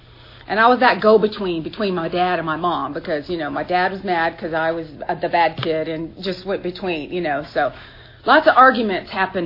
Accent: Fort Walton Beach, Florida, United States; born there; But anyway, I was born in Fort Walton Beach in a right next to a little fishing village called Destin.

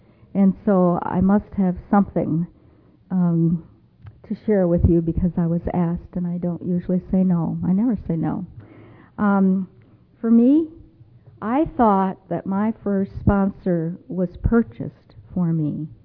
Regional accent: Colorado, United States; I'm an alcoholic. Hi. It's nice to be here. I'm from Colorado.

